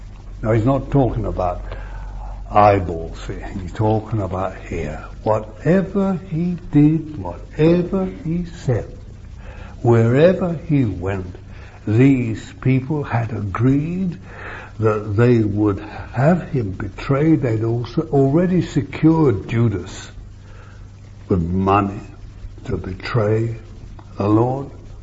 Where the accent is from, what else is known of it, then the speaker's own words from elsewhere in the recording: England, United Kingdom; Although we in England have an advantage. Yeah. There's responsibility for being an English person